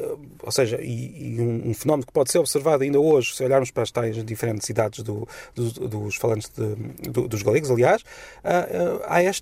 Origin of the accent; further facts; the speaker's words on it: South, Portugal; accent: southern Portuguese; falo português talvez um pouco mais lento, porque a nossa pronúncia, principalmente no sul do país, é uma pronúncia um pouco fechada e difícil para os galegos entenderem